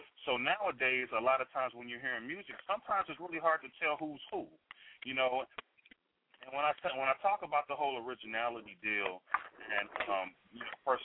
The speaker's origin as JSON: {"language": "English", "town": "Chicago", "region": "Illinois", "country": "United States", "lives_now": "Arizona, United States", "said": "You know, I'm from Chi-Town, so it's a little different out there."}